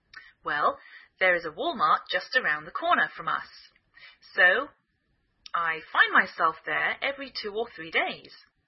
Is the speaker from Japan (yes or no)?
no; England, United Kingdom; now in United States